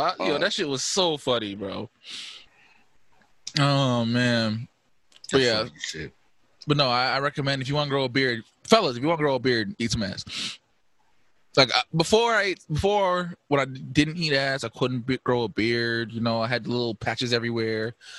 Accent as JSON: {"language": "English", "town": "Brooklyn", "region": "New York", "country": "United States", "said": "even though I'm a nigga from Brooklyn."}